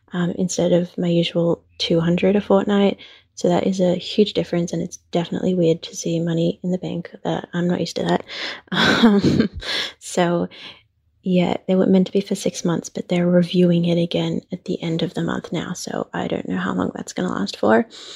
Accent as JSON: {"language": "English", "country": "Australia", "said": "I'm from Australia"}